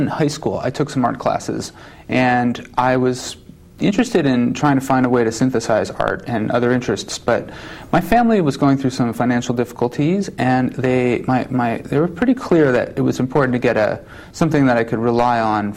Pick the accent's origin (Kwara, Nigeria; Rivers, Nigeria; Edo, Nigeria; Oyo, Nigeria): Oyo, Nigeria; Ibadan; born there; I was born in Nigeria, in a town called Ibadan, and my parents were there doing teaching.